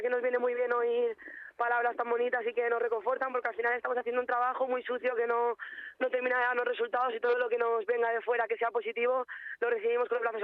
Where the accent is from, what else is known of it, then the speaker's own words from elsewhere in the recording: Santa Pola, Valencian Community, Spain; now in Madrid, Spain; Sí, yo soy de Alicante, Santa Pola.